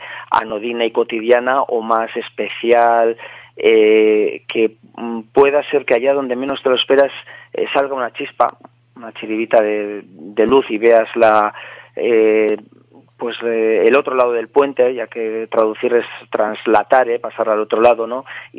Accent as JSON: {"language": "Spanish", "town": "Azkoitia", "region": "Basque Country", "country": "Spain", "first_language": "Basque", "second_language": "Spanish", "said": "Tú lo has dicho, soy de Azkoitia."}